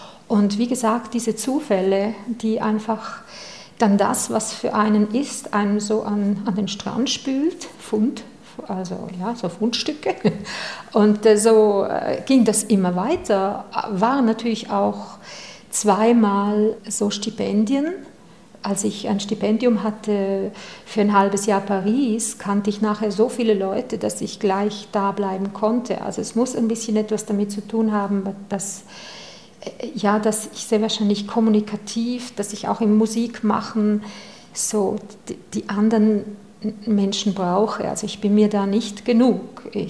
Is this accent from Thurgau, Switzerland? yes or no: no; Chur, Graubünden, Switzerland; also born or lived in Zurich / Berlin; ich muss vorausschicken, dass ich komme aus Chur und da war mir der Horizont irgendwann einfach zu klein.